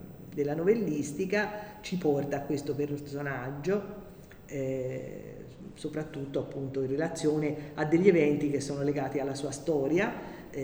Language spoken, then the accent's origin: Italian; Siena, Tuscany, Italy; tendo a fare qualche esempio senese perché io sono senese